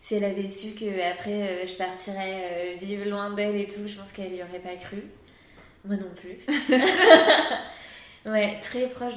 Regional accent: Montpellier, Occitanie, France; Alors, j'ai passé mon enfance à Montpellier.

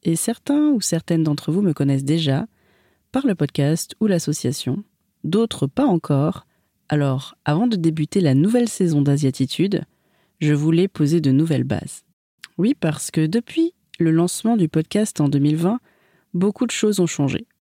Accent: Île-de-France, France; also born or lived in Paris; je suis née en France, à Paris, dans le 19e arrondissement. J'ai grandi en Seine-et-Marne, avec ma mère d'origine vietnamienne et mon beau-père d'origine française. Mon père, lui, est d'origine chinoise, cantonais.

